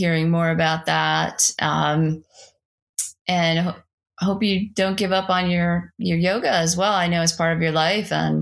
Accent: New York City, New York, United States; why I'm down here from New York City.

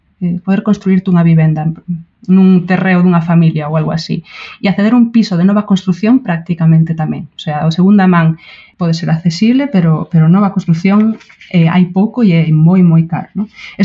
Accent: Bueu, Galicia, Spain; na aldea de onde son eu, en Bueu

